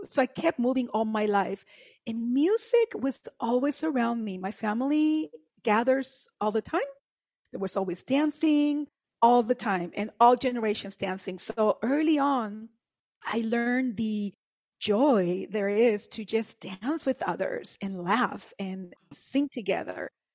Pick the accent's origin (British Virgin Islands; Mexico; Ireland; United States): Mexico; I grew up in Mexico. My dad grew up in the U.S.